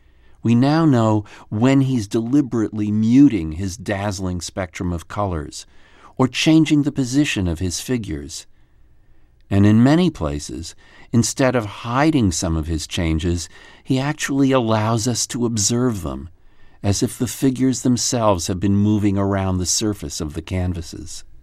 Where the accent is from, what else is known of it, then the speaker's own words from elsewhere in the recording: New York, United States; I grew up in New York, and this has been one of my favorite paintings since I was old enough to go to museums.